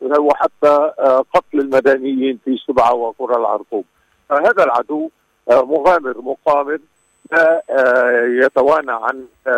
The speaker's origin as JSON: {"language": "Arabic", "country": "Lebanon", "said": "لكن ما علينا أن نفعله كلبنانيين هو على تحصين ساحتنا الداخلية"}